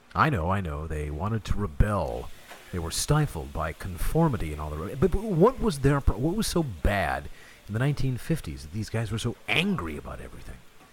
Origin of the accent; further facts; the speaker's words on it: North Dakota, United States; One of the virtues of growing up in North Dakota in the 60s. Your own private freeway.